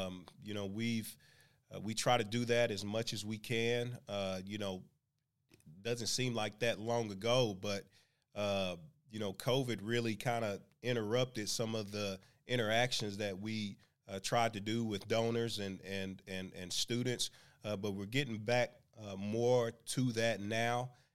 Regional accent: Oklahoma City, Oklahoma, United States; I grew up here in Oklahoma City before going on to Stillwater, and so my roots are here.

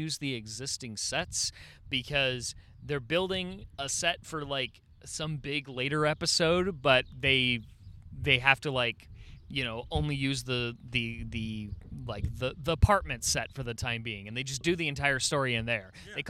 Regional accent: United States; but my response to that is, I'm an American, goddammit.

